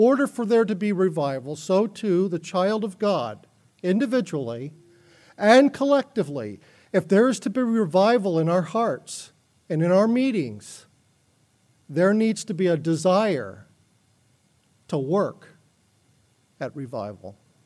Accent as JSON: {"language": "English", "region": "Florida", "country": "United States", "tie": "born or raised there", "moved": "yes", "said": "You know, I grew up in South Florida, and one of the things that my mom always did was she had a pitcher of iced tea in the refrigerator at all times."}